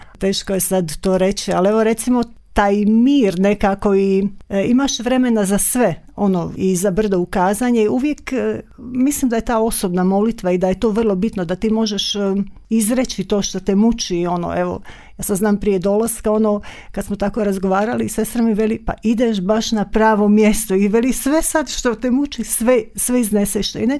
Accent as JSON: {"language": "Croatian", "town": "Zagreb", "region": "City of Zagreb", "country": "Croatia", "said": "dolazim iz Dubrave, iz Zagreba"}